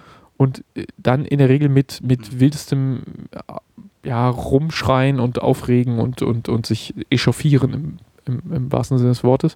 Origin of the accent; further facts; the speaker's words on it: Berlin, Germany; Und also ich bin ja aus Berlin ursprünglich und deshalb sowieso irgendwie der Sache verbunden.